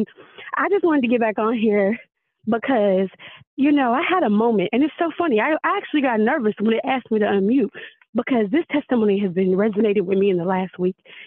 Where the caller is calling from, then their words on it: Little Rock, Arkansas, United States; Okay, y'all. … in Little Rock.